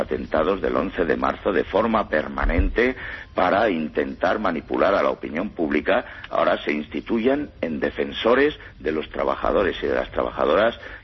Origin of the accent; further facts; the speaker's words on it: Spain; Pues mira, los españoles ni somos helenos, ni somos griegos, ni queremos ser apaleados como los ciudadanos griegos.